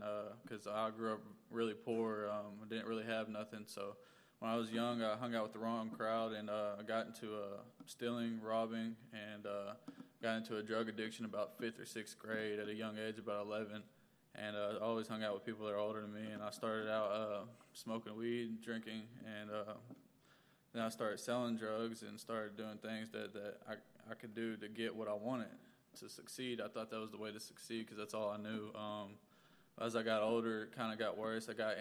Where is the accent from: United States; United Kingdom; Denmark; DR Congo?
United States; Conway; I'm 21 years old. I was born and raised in Conway.